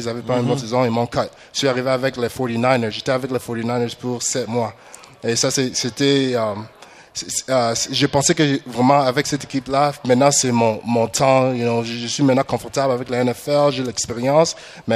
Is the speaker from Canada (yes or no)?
yes; Canada; Parce que moi, je suis Canadien